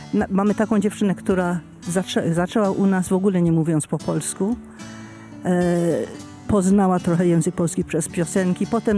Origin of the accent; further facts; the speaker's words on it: England, United Kingdom; also born or lived in Italy; we Włoszech ja się urodziłam. A, mając 3 miesiące, wojsko przywieziono do Anglii i tutaj demobilizowano. Nie tu, w Anglii demobilizowano. No i mieszkam całe życie w Anglii.